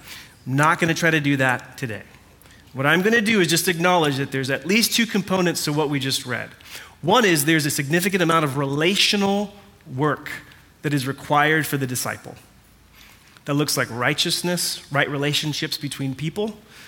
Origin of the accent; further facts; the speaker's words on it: California, United States; but I grew up in Orange County in the 90s.